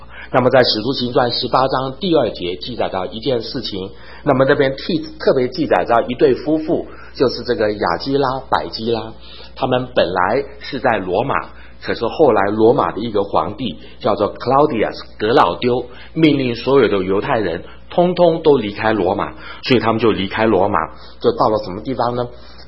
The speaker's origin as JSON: {"language": "Chinese", "region": "Chiayi", "country": "Taiwan", "tie": "born or raised there", "said": "我是在台湾嘉义长大，但是在台湾嘉义呢，那么虽然从小我觉得我的台语讲得蛮标准，但是大家还是叫我为什么外省人"}